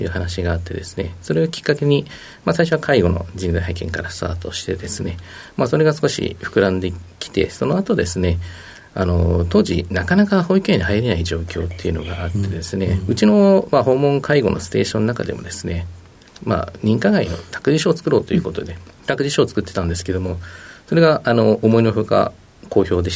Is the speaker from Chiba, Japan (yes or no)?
yes; Chiba, Japan; 千葉県の千葉市になります。